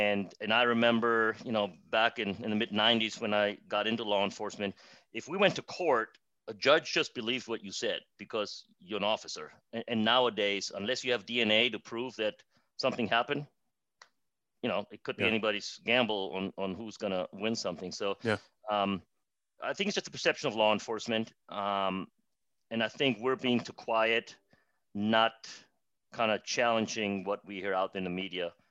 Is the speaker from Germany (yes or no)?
yes; Germany; now in United States; I actually was born and raised in Germany.